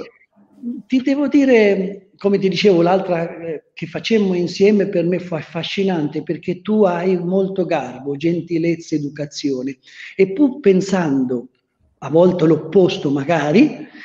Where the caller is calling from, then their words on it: Solomeo, Umbria, Italy; Ti parlo dal mio paesino in Umbria, Solomeo, dove lavoriamo. Sì, questo è il nostro piccolo borgo.